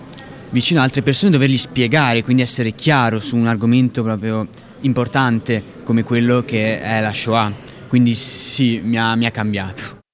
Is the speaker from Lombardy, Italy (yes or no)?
yes; Monza, Lombardy, Italy; vengo da Monza, da liceo Paolo Frisi.